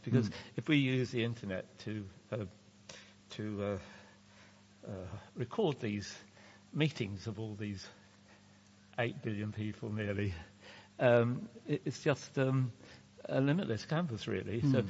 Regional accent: Southall, London, United Kingdom; born there; I was born in Southall, and the next town over is Hayes

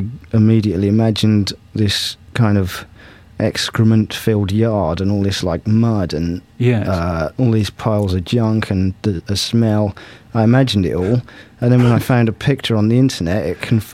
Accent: East of England, United Kingdom

